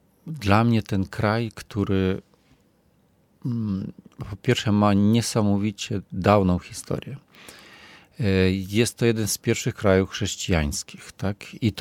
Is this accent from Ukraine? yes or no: yes; Ukraine; Ja wychowałem się w Ukrainie